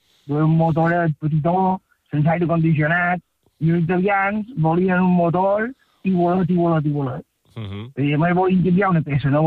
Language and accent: Catalan; Pollença, Balearic Islands, Spain; jo els coneixia perquè som de Pollença, sí.